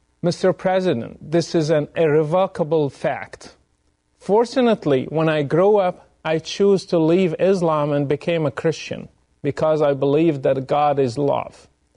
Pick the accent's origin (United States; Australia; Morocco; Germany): Morocco; I grew up in Morocco, supposedly a moderate country, yet I still learned at a young age to hate the enemies